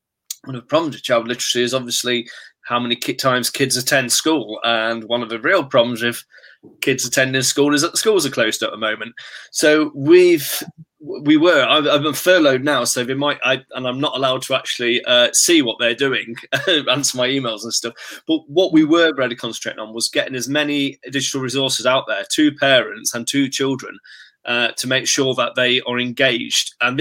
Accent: Stapleford, East Midlands, United Kingdom; I grew up in Stapleford, just down the road, sort of thing

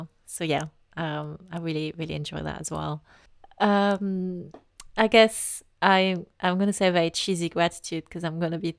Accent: France; English is a second language; obviously I'm from France, so definitely doing lots of raclette in the winter.

